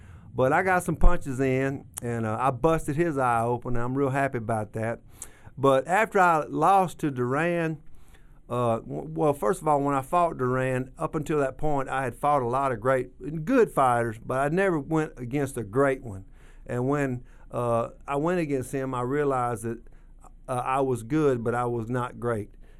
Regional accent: Tupelo, Mississippi, United States; because my father was a Pentecostal preacher, and I grew up in Tupelo, Mississippi.

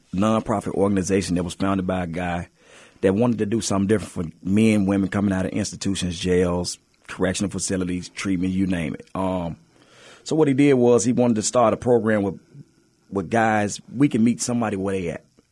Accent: Minneapolis, Minnesota, United States; also born or lived in Chicago; I was raised in Chicago. I was born in Chicago, moved to Minneapolis at a young age with my family. But I grew up around a life of crime.

